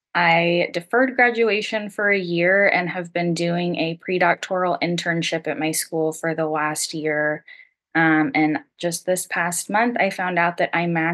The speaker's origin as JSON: {"language": "English", "town": "Kansas City", "country": "United States", "said": "I am originally from Kansas City."}